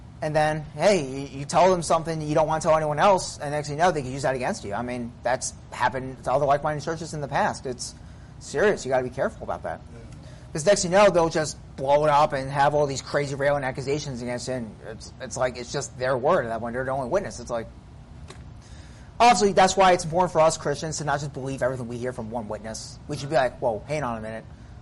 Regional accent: United States; I'm an American citizen. I'm free to still preach the gospel and get people saved.

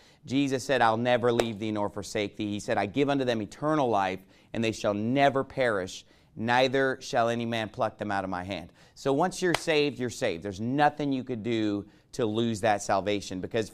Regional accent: United States; for standing up for my Fourth Amendment rights as an American.

